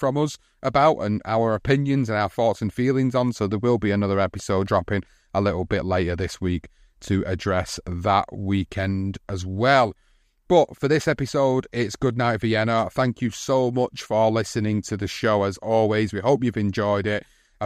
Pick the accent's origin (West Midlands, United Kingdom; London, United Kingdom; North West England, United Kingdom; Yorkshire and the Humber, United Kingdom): North West England, United Kingdom; Oldham; In my hometown of Oldham